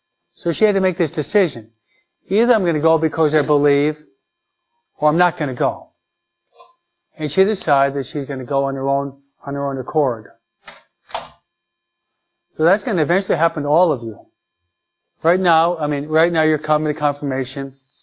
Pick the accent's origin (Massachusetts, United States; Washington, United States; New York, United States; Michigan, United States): Michigan, United States; Detroit; born there; My dad was the only one of the relatives that moved out of state, and it was in Michigan. I was born in Detroit, okay?